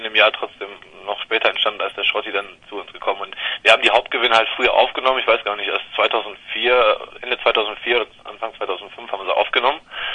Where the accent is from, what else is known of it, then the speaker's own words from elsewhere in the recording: Korschenbroich, North Rhine-Westphalia, Germany; wir hängen immer noch hier in dieser Kleinstadt rum, sag ich mal so. Wir kommen ja aus Korschenbruch und 30.000, 35.000 Einwohner und bis jetzt noch nicht wirklich rausgekommen